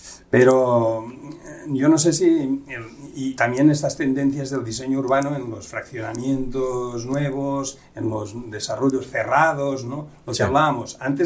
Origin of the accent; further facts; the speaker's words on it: Catalonia, Spain; Desde el catalán, aquí tiro agua para mi tierra